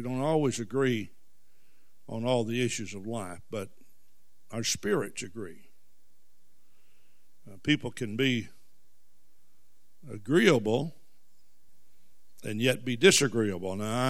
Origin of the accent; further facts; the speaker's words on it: the South, United States; accent: southern; I think it's because of my southern accent. You know, and occasionally people will say something to me about my accent.